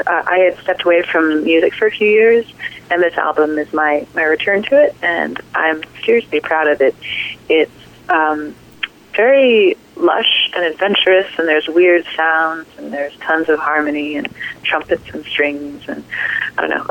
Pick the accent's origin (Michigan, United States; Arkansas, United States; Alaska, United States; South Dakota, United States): South Dakota, United States; now in New York City, United States; originally I'm from South Dakota, and I had a very kind of agrarian-based upbringing, and I found myself living in New York City